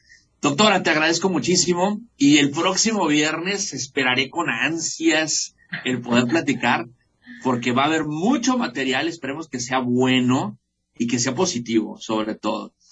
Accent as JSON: {"language": "Spanish", "country": "Mexico", "said": "A mí me da, la verdad, como mexicano, es un poquito de pena"}